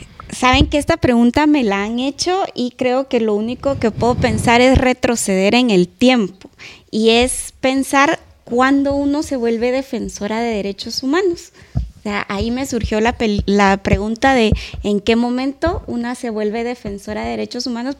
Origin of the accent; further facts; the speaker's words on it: Guatemala; se aplica lamentablemente también para Guatemala, y creo que ella habló de algo que en mi país se da mucho